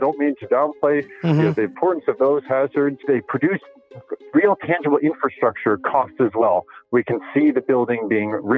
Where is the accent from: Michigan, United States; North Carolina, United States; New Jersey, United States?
New Jersey, United States; Growing up in New Jersey, certainly experienced all four seasons